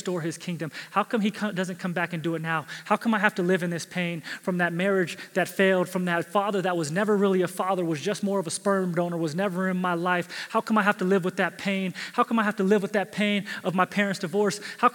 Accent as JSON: {"language": "English", "town": "San Diego", "region": "California", "country": "United States", "said": "I'm from San Diego. I can go stand on the beach and just look and go, yeah."}